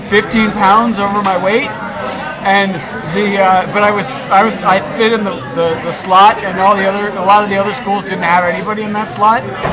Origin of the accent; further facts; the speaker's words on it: St. Louis, Missouri, United States; Because I'm from St. Louis.